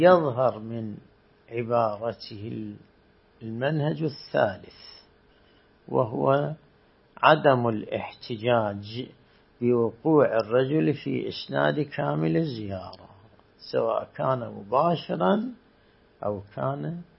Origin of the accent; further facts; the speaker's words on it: Iraq; moved away as an adult; وطلعت 79 من العراق